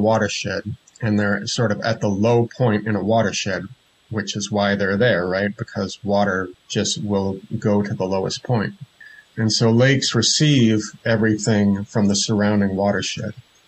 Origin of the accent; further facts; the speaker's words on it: Northeast, United States; I'm from the Northeast U.S., and so there's a legacy of acid rain in that part of the world.